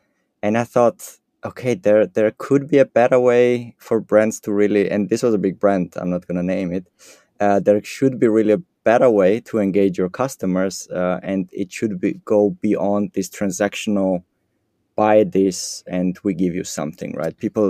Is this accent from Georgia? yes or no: yes; Georgia; first language Georgian; English is a second language; I'm from Georgia, and there we speak Georgian language. And in our language, we don't have article and we don't have genders.